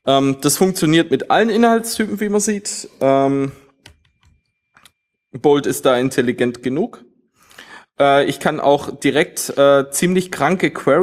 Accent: Swabia, Germany; bei uns in Schwaben gibt's Besenwirtschaften.

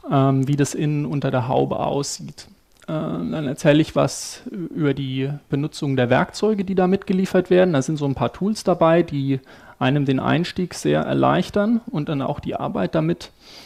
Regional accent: Aschaffenburg, Bavaria, Germany; ich bin aus Aschaffenburg. Das ist hier so eine Nachbarstadt, mehr oder weniger.

